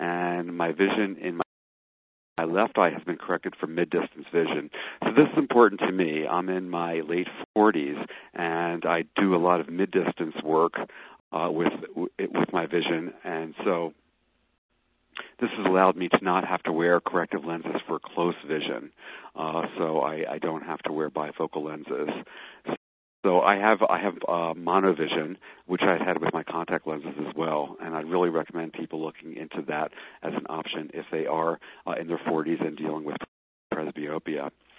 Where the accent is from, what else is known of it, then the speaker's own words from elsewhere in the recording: Rancho Mirage, California, United States; I'm from Rancho Mirage, California.